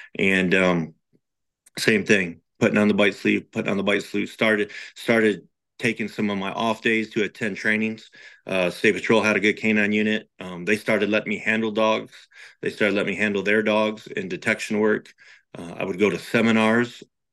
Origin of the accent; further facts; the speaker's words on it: Hadley, Michigan, United States; Growing up in Hadley, Michigan, my county, my city, they didn't have working dogs.